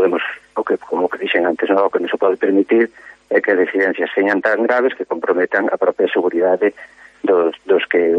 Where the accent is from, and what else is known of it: Galicia, Spain